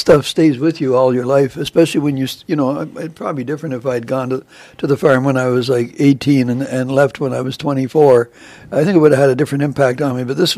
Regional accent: Ottawa, Ontario, Canada; I'm from Ottawa. And we were all raised, my siblings and I were all raised in the Children's Aid, and we were placed in foster homes. And my first foster home was a farm in the Ottawa Valley.

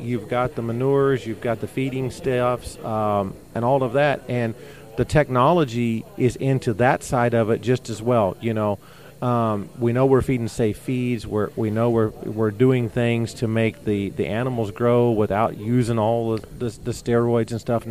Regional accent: Illinois, United States; I am actually from Illinois in the United States.

